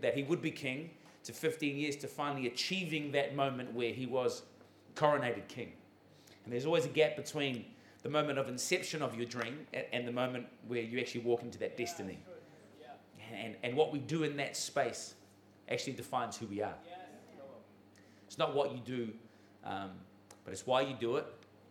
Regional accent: Ottawa, Ontario, Canada; also born or lived in Auckland, New Zealand; Back home in Ottawa, I'm from Canada. I was born in New Zealand, born in Auckland.

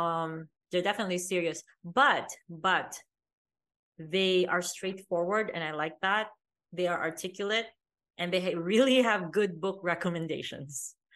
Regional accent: Philippines; English is a second language; So I'm an Asian girl. I'm from the Philippines. I look Chinese-ish. And then I'm very American when I talk.

